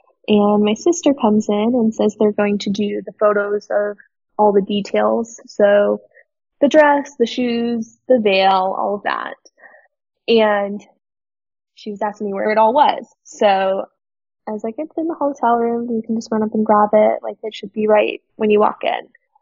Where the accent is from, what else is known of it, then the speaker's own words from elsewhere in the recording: Arizona, United States; because we're all from Arizona, out of town.